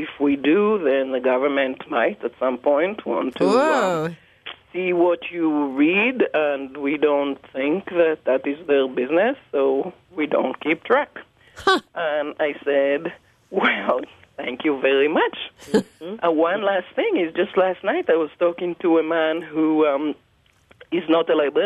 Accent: Israel; I grew up in Israel, and there were no public libraries

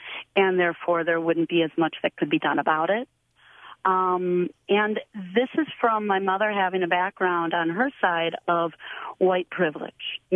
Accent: Milwaukee, Wisconsin, United States; I grew up white in Milwaukee with a single mom in the Milwaukee public school system.

